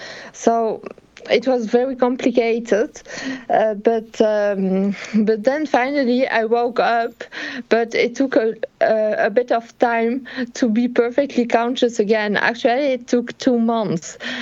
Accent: Geneva, Switzerland; I'm 32 years old and I live in Geneva. So I was born here in Geneva. I grew up here.

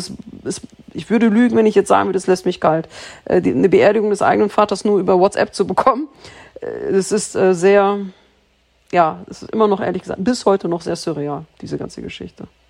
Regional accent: Germany; ich bin Deutsche mit syrischem Migrations- oder Deutsche mit syrischen Wurzeln, was ich immer noch sage

